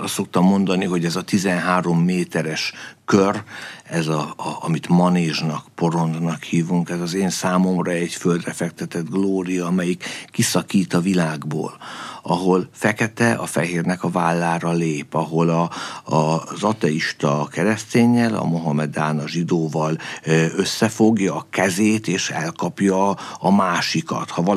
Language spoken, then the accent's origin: Hungarian; Hungary; és van egy világszövetség, amelyben szintén ott vagyunk, mint magyarok.